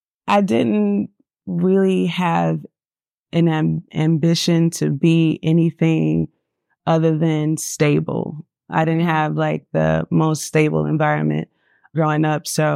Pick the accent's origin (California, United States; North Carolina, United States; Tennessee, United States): North Carolina, United States; also born or lived in Georgia, United States; I'm a native of Georgia. I'm a real Georgia peach, real life. So I was raised in North Carolina primarily. And yeah, so I'm a Southern girl at heart.